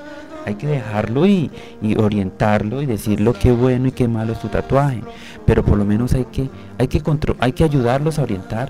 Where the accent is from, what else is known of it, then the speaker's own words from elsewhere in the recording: Colombia; Dejé una buena huella allá como colombiano, porque cada vez que yo hacía una actividad en Brasil con toda esta juventud me sentía un verdadero colombiano, pero ante todo un verdadero cristiano